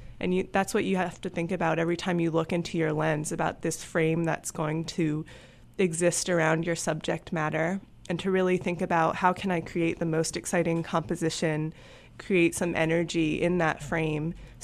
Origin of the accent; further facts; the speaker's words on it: Chapel Hill, North Carolina, United States; Well, I grew up in Chapel Hill, so I'm a native and glad to be back.